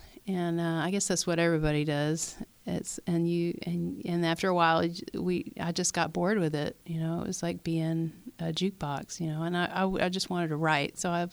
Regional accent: Tennessee, United States; I grew up in the Tennessee country with British parents

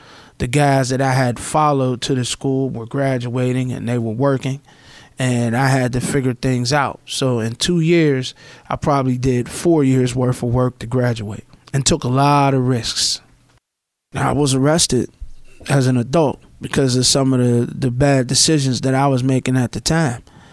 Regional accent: New York City, New York, United States; First half of my childhood, I grew up in New York City, of course, Harlem.

